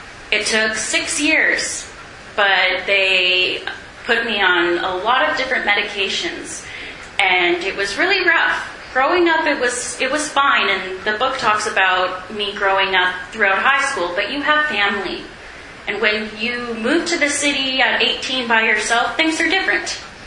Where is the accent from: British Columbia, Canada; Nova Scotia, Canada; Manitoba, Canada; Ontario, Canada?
Manitoba, Canada; Morden; I'm from Morden, Manitoba, if I forgot to say